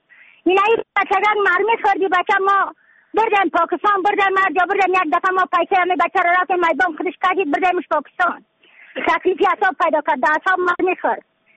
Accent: Badakhshan, Afghanistan; از بدخشان هستم، مرکز بدخشان ولسوالی اتکل پایان.

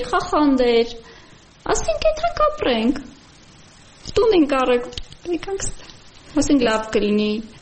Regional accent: Karvachar, Kalbajar District, Azerbaijan; now in Norabak, Armenia; Քարվաճառի պատերազմի ժամանակ է, որ Քարվաճառից եկանք ստեղ

